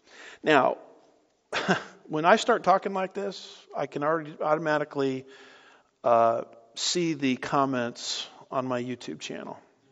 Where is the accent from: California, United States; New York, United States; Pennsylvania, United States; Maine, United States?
California, United States; So I'm originally from California. Don't hold that against me. But I got here to the promised land as fast as I could, Texas.